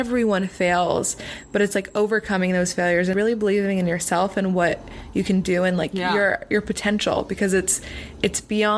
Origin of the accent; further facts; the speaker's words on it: Pennsylvania, United States; now in Los Angeles, United States; I'm not from LA. I'm from Pennsylvania.